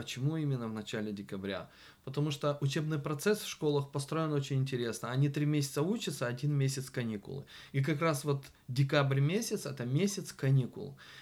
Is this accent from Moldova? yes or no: yes; Moldova; Мы с Молдавии знаем русский, молдавский язык